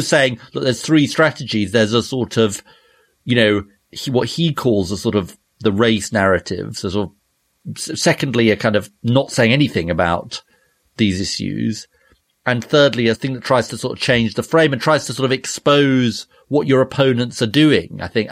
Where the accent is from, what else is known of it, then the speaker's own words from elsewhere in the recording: Edmonton, Alberta, Canada; As a child of immigrants growing up on the Canadian prairie, such an evocative email, this email, the airport code question fascinated me. My mum and I travelled regularly from Yeg, that's Edmonton